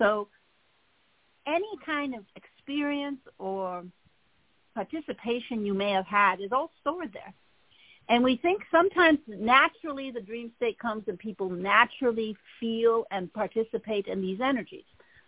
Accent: Michigan, United States; I grew up in Michigan. It was always 100 degrees in August with 100% humidity.

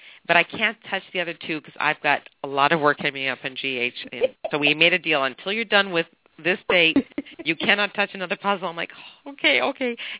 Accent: Montreal, Quebec, Canada; born there; I was born in Montreal. My parents left Hungary in 1956

